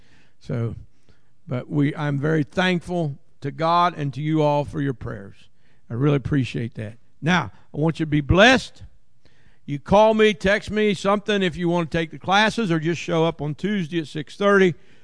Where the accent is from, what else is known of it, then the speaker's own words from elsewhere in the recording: Ohio, United States; I'm a redneck from Southern Ohio, so I'm not exactly sure how I'm going to fit in down there.